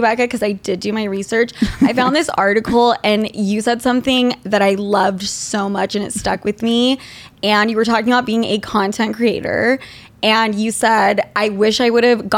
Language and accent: English; Utah, United States; now in New York City, United States; I'm from Utah.